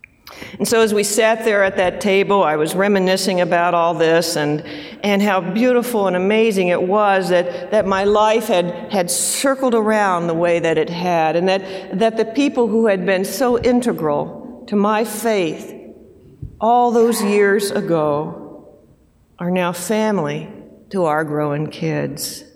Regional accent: Los Angeles, California, United States; all three of our kids live a half hour from where I grew up in Los Angeles.

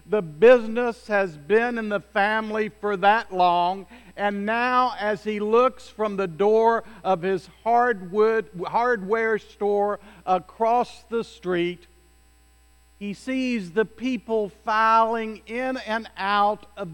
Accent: the South, United States; accent: southern; And just in case my southern accent has gotten in the way, let me spell it

